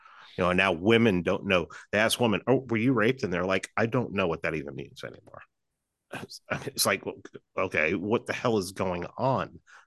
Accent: Bronx, New York, United States; moved away as an adult; I grew up until I left New York when I was 18. I grew up in the Bronx, and I can tell you from New York City is and always has been, for the most part, very segregated.

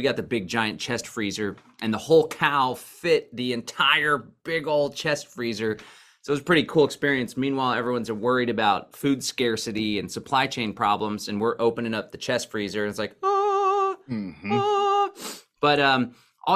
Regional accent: Austin, Texas, United States; I was born and raised in Austin, but I got the heck out of there and moved to the neighboring county that's a lot more rural and conservative.

